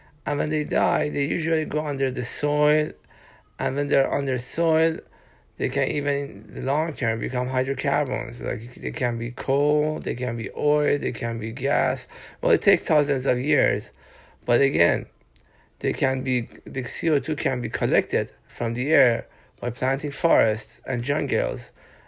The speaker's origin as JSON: {"language": "English", "country": "Iran", "second_language": "English", "said": "I'm from Iran and I invite all of you to come as tourists to Iran and visit Iran."}